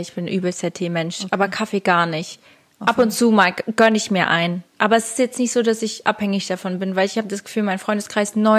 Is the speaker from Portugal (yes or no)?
yes; Lagos, Faro, Portugal; weil ich bin ja in Portugal aufgewachsen, das ist halt mein Ding.